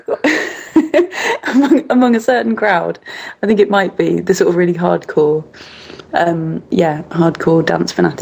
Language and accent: English; Leicester, East Midlands, United Kingdom; Yeah, I come from Leicester.